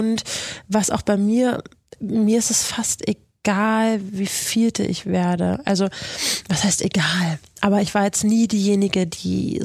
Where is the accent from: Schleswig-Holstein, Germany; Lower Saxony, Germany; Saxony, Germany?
Schleswig-Holstein, Germany; Kiel; meiner Heimat Kiel